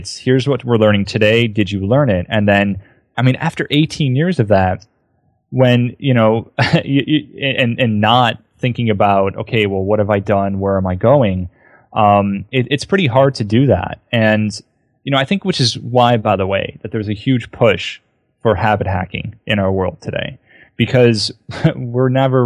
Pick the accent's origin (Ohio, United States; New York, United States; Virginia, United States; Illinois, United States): New York, United States; Buffalo; I grew up in Buffalo, which is like half Canadian in my mind.